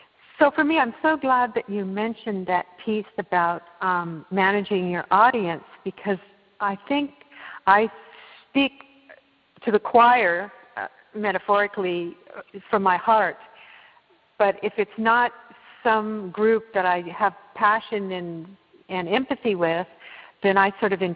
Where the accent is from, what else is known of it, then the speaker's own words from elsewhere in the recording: Santa Cruz, California, United States; I'm from Santa Cruz, California.